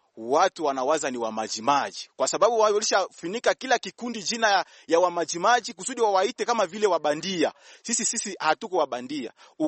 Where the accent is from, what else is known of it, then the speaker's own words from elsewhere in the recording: Butembo, North Kivu, DR Congo; Natoka Butembo.